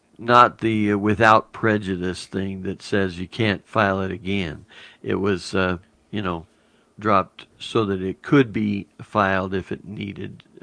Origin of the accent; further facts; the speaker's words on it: Arizona, United States; And I'm from Arizona.